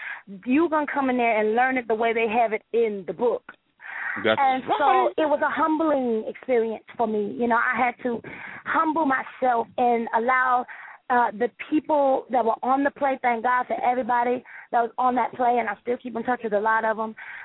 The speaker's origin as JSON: {"language": "English", "town": "High Point", "region": "North Carolina", "country": "United States", "tie": "born or raised there", "said": "and growing up in High Point, North Carolina, we don't get many shows to come through"}